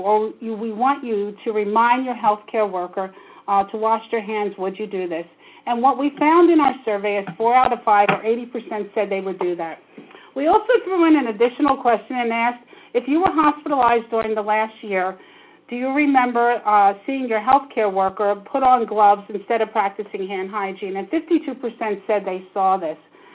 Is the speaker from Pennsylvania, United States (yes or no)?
yes; Pennsylvania, United States; I'm from Pennsylvania, where we probably were the first to really take an active role in this.